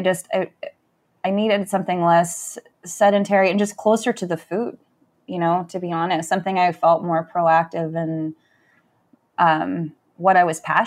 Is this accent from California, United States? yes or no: yes; San Francisco, California, United States; now in Michigan, United States; I am. I'm from San Francisco.